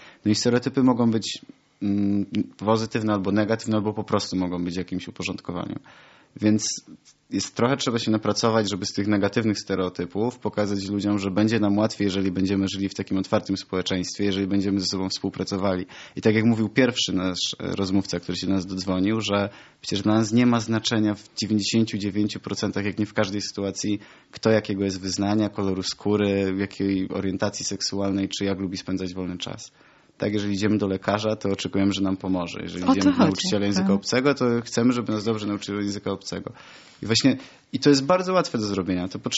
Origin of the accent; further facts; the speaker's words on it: Silesian Voivodeship, Poland; ja akurat pochodzę z Górnego Śląska